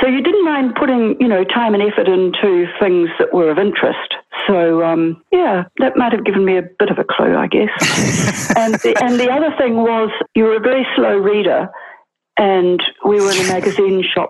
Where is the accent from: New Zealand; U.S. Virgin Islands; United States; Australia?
New Zealand; accent: Kiwi; Now, the first thing is, do you think people will understand my Kiwi accent?